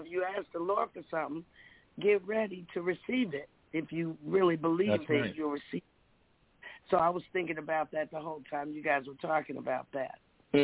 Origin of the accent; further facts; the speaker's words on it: Cincinnati, Ohio, United States; I'm from there. You know … all the groups and King Records, all the groups from down there.